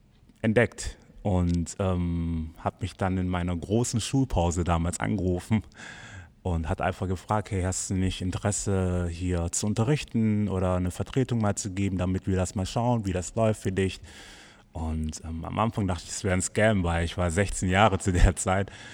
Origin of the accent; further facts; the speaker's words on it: Southern Germany, Germany; Eine Butterbreze, ich komme ja aus dem Süden, dann bin ich erstmal produktiv.